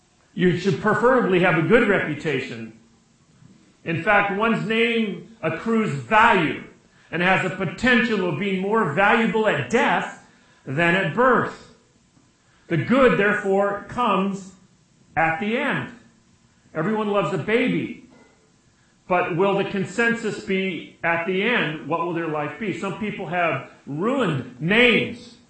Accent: Santa Barbara, California, United States; I grew up in Santa Barbara. We have fiestas.

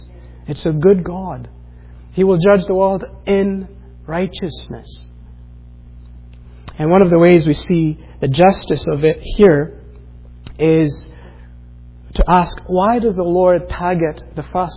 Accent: Kenya; I grew up in Kenya, and in the neighborhood sometimes, especially at night, we sometimes would be woken up in the middle of the night

